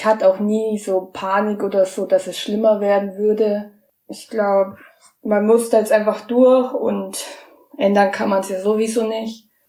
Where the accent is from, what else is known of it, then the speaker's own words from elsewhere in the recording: Bavaria, Germany; ich komme aus der Nähe von München.